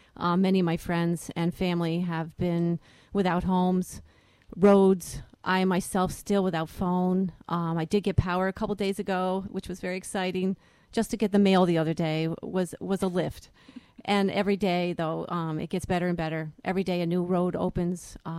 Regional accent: Middleburg, New York, United States; Well, I grew up in Middleburg, New York, which is about a half hour from Gilboa. And my dad was an earth science teacher my entire life.

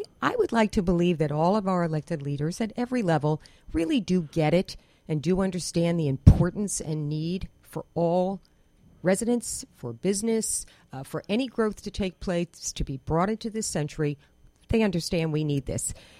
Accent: Greenville, New York, United States; I'm from Greenville, and my partner is from the Durham, town of Durham.

